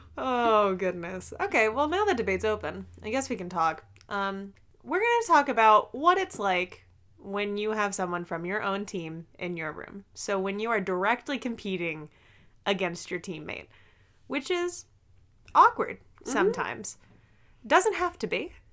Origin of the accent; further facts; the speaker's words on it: New Jersey, United States; oh, we're from Jersey.